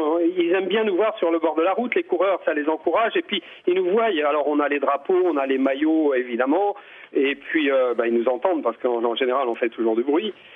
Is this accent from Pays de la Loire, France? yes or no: yes; Pays de la Loire, France; et en plus nous sommes d'origine mayonnaise